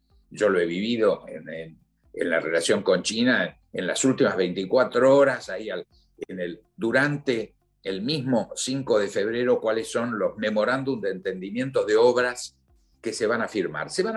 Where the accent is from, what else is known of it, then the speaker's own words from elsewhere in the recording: Argentina; Yo soy un argentino.